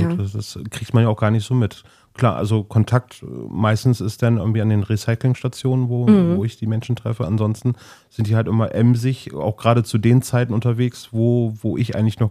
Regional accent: Bremen, Germany; born there; Ich bin gebürtiger Bremer

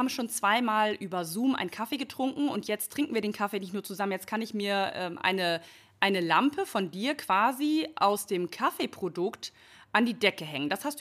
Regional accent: Nordhorn, Lower Saxony, Germany; Wir sind nämlich jetzt hier gerade in meiner Heimatstadt in Nordhorn

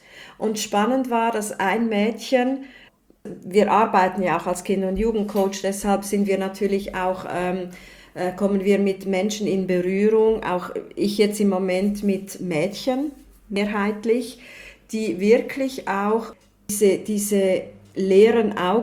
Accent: Switzerland; Und ich bin ja in der Schweiz aufgewachsen.

